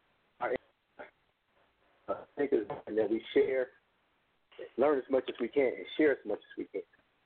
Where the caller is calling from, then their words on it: Southfield, Michigan, United States; calling from right. Southfield, Michigan.